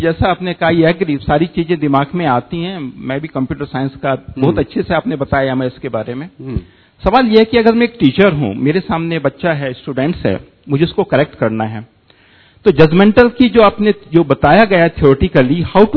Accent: Ghaziabad, Uttar Pradesh, India; गाजियाबाद से हूँ crossing Republic and I am teaching as a professor

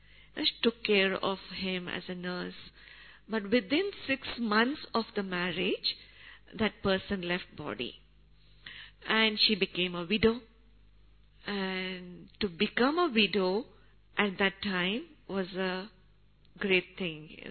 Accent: Bangalore, Karnataka, India; because she lived in Bangalore and I'm from Bangalore

